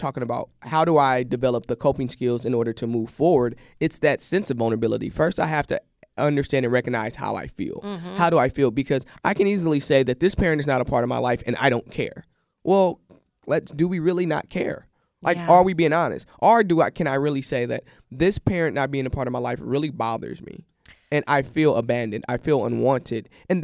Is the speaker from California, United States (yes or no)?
yes; California, United States; so that's my home state.